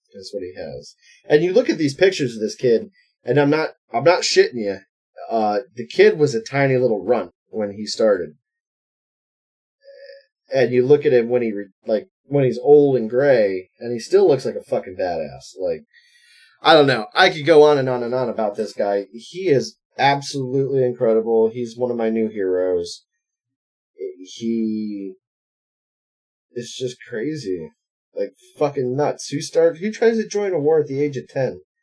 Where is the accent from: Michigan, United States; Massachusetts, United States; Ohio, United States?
Ohio, United States; I'm from Ohio, everyone, for people who don't care